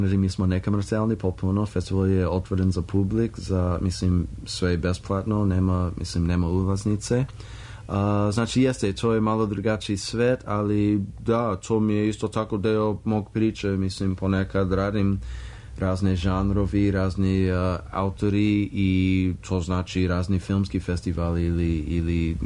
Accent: Los Angeles, California, United States; Serbian is a second language; now in Serbia; ja sam iz Los Angeles i nema mnogo u Los Angeles osim ako imaš milion dolara

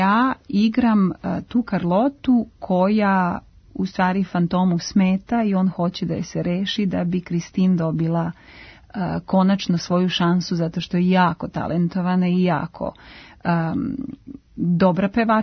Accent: Belgrade, Serbia; Iz Beograda smo bile nas dve

